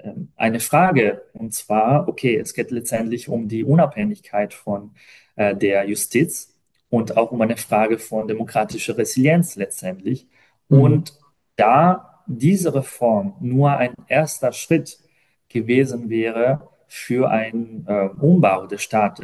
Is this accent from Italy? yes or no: yes; Italy; als Italiener, der aber auch ein bisschen europäische Erfahrung hat